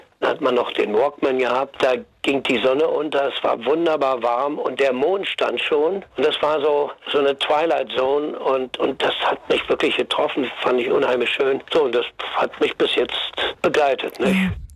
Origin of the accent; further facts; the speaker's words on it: Berlin, Germany; Ja, aber ich komme ja aus Neukölln und also Nachkriegskind